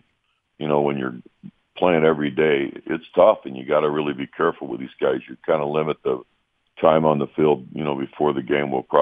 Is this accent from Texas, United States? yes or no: no; Oklahoma, United States; I grew up down in Oklahoma, and we had a lot of that.